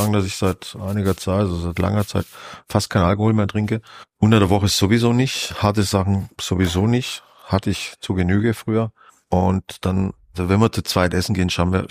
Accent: Spain; ich bin ja Spanier, bin ja regelmäßig und bin auch so aufgewachsen, dass am Tisch auch miteinander gesprochen wird

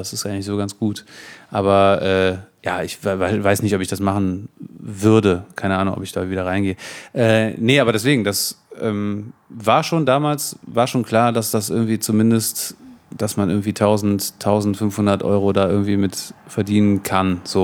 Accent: North Rhine-Westphalia, Germany; also born or lived in Cologne; Ich bin hier geboren in Köln.

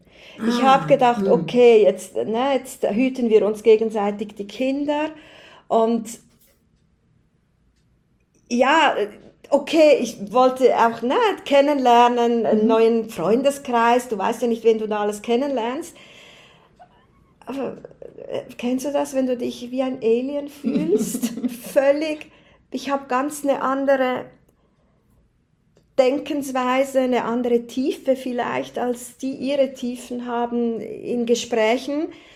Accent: Switzerland; Warte mal, für mich als Schweizerin, was ist ein Angang?

